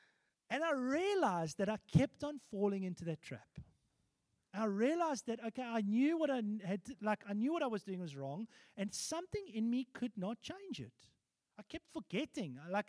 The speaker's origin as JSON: {"language": "English", "region": "England", "country": "United Kingdom", "said": "I'm English, so sometimes I say Afrikaans words that actually are a bit crass."}